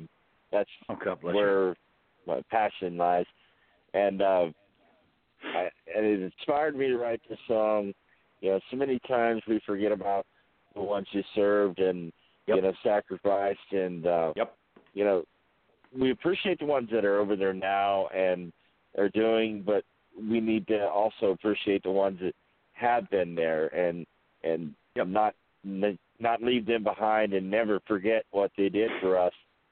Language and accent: English; Oklahoma, United States; So I grew up in the South in Oklahoma, so I live up here in Pennsylvania